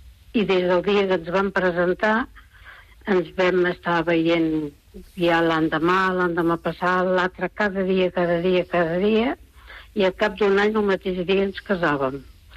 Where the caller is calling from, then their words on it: Sabadell, Catalonia, Spain; also born or lived in Castellà; Nosaltres abans estàvem a Castellà, que havia trucat algun cop, que era … de Castellà, ara soc … de Sabadell.